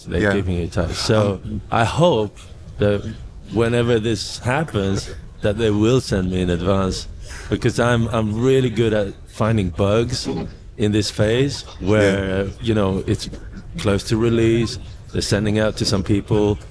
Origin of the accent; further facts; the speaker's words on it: Sweden; It's in Swedish, and I come from Sweden.